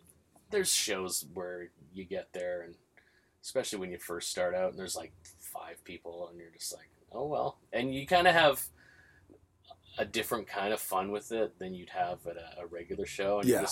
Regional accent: Vancouver, British Columbia, Canada; I'm Canadian. I'm from Vancouver, and I'm in Switzerland

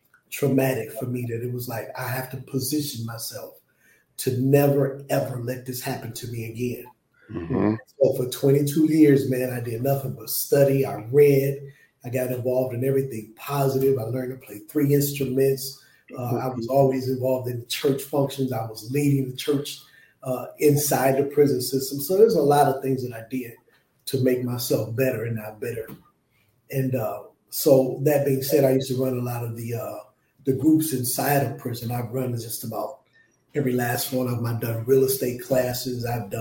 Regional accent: Detroit, Michigan, United States; But growing up in Detroit, you know, of course, there's that allure for the street life.

